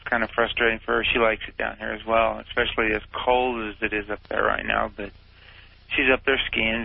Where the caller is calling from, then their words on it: Phoenix, Arizona, United States; I'm calling from Phoenix, Arizona.